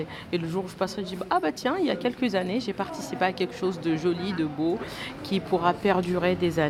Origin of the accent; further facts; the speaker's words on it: Algeria; moved away as an adult; now in Lyon, France; je suis venue d'Algérie en 2012. Ça fait pas très longtemps que je suis en France, ça fait 11 belles années.